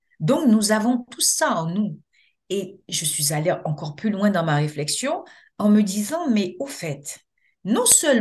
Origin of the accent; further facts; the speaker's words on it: Dakar, Senegal; born there; also born or lived in France / Guadeloupe / Martinique / Côte d'Ivoire; Je suis métissée de par mes cultures. Je suis de père sénégalais et de mère guadeloupéenne. Je suis née à Dakar, au Sénégal. J'ai vécu en France. J'ai vécu en Guadeloupe, bien sûr. J'ai vécu aussi en Martinique, qui est l'île avoisinante. J'ai vécu en Côte d'Ivoire.